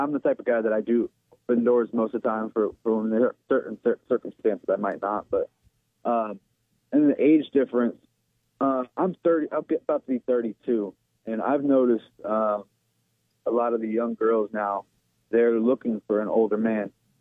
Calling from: Sanford, Florida, United States; I'm calling from Sanford, Florida.

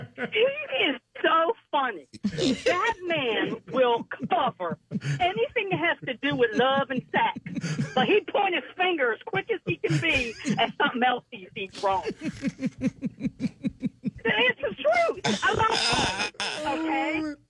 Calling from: United States; calling from the Panhandle.

